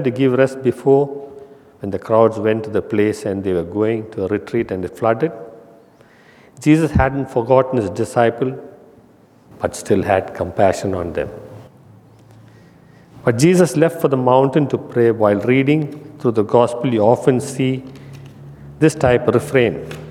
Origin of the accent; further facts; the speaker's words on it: India; For me as an Indian, we have rice.